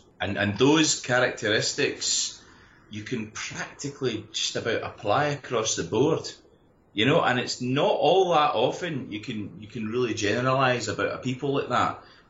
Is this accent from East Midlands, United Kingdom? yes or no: no; Scotland, United Kingdom; I think the language probably was what awoke in me again the concept of being a Scot as strongly as I am.